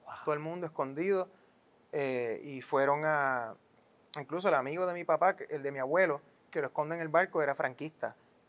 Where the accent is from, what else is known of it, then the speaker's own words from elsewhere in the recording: Puerto Rico; Acá se casaron, acá nos tuvieron a nosotros, somos cuatro. Y yo donde crecí fue acá, o sea, yo soy boricua. Pero, bueno, tengo la ciudadanía española